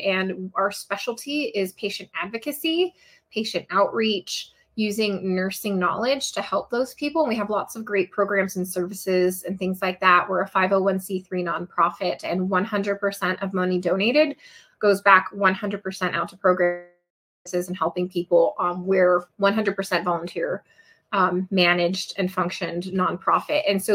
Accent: Nevada, United States; also born or lived in New York; So after I left New York, I went back home to my home state of Nevada, because I was not a nurse in New York

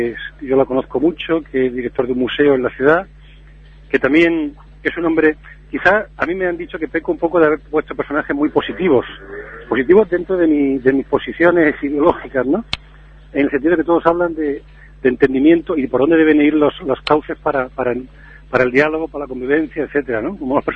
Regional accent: Melilla, Spain; born there; yo soy nacido en Melilla, pero los que somos nacidos en Melilla, algunos por lo menos como yo, nos invita a eso más, a ser ciudadanos de todas partes

